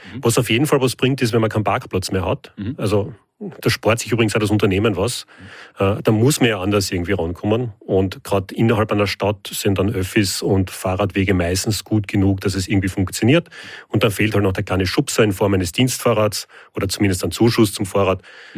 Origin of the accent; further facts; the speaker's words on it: Carinthia, Austria; ich als Kärntner kann da gar nichts versprechen.